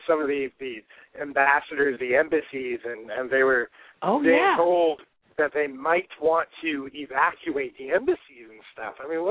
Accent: Florida, United States; Growing up in Florida, I remember in school, in elementary school

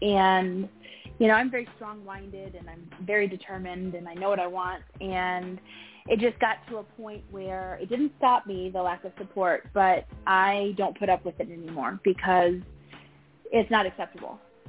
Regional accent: Florida, United States; now in Chicago, United States; I live in Chicago right now, not for much longer, thank God. But I'm born and raised in Florida.

